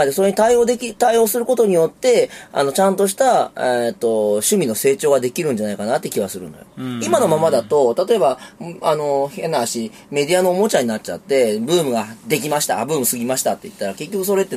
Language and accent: Japanese; Nagoya, Aichi, Japan; まあ、ある程度東京、まあ、私名古屋ですけど